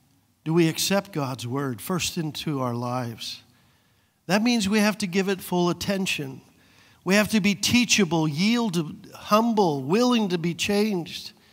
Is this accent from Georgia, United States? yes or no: no; Reedley, California, United States; You know, I grew up in Reedley.